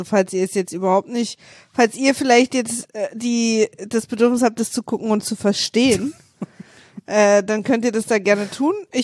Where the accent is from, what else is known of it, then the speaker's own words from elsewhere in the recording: Berlin, Germany; ich bin Berlinerin.